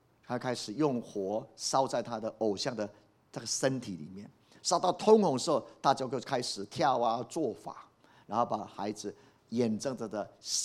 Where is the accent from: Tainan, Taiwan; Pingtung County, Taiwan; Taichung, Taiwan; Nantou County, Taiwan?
Nantou County, Taiwan; Puli; 我从小在埔里长大，以前没有什么庙啊，现在到处都是